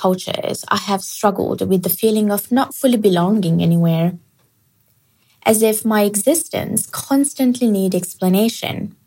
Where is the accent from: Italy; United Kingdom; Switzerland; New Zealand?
Italy; Since I grew up in Italy, I speak Italian fluently, and I feel a genuine connection to the culture.